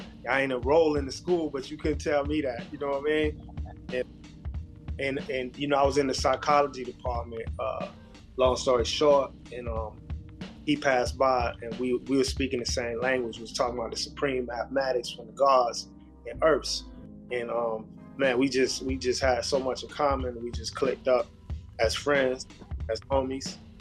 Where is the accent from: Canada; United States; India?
United States; Florida; now in Brooklyn, United States; But I actually grew up in Florida, in the South. I didn't move to New York u